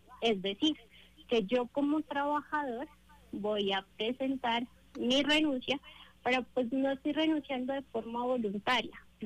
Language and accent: Spanish; Colombia; el llamado es a ser solidarios todos como sociedad, como colombianos